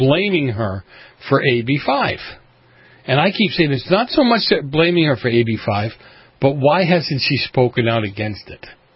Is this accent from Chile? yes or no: no; Boston, Massachusetts, United States; where I grew up in Boston, we'd have that thing picked up and filled before